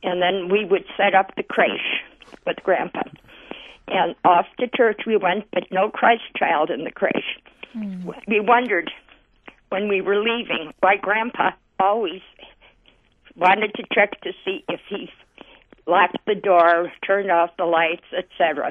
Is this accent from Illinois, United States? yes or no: yes; Chicago, Illinois, United States; I am an 80-year-old Czechoslovakian descent, and I grew up in Chicago.